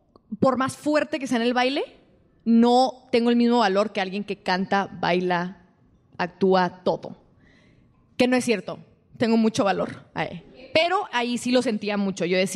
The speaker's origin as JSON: {"language": "Spanish", "town": "El Paso", "region": "Texas", "country": "United States", "said": "me estoy a punto de graduar, me regreso a El Paso, de donde soy"}